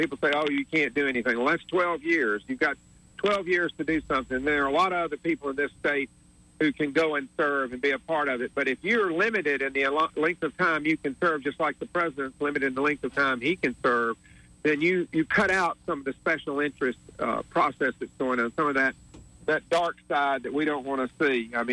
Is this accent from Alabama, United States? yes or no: yes; Montgomery, Alabama, United States; You know, I grew up here in Montgomery, Alabama, went to the public schools, graduated from Lanier.